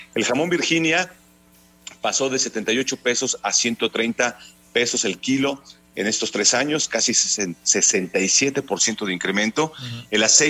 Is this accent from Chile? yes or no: no; Mexico; Este alimento básico para nuestra dieta como mexicano.